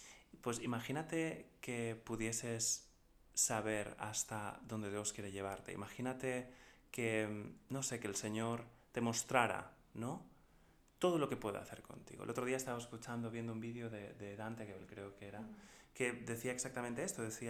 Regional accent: Spain; yo soy español

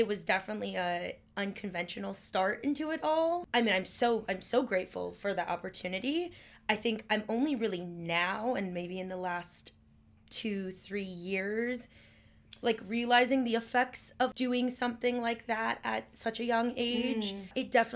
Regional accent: Los Angeles, California, United States; luckily growing up in Los Angeles, there's so many incredible chefs here and restaurants that, like, really want to help mentor you.

